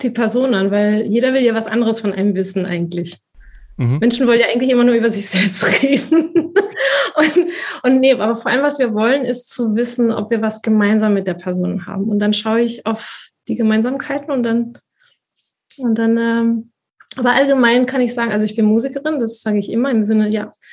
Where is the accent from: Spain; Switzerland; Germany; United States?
Spain; man hört ja akzentfrei Deutsch sprechend, aber ich bin ja Spanierin mit spanischen Eltern und spanischen Vorfahren, in Spanien geboren. Ich bin natürlich zweisprachig aufgewachsen, aber ich verbinde eben diese beiden Welten. Selbst meine beiden Eltern sind nicht aus den gleichen Regionen in Spanien.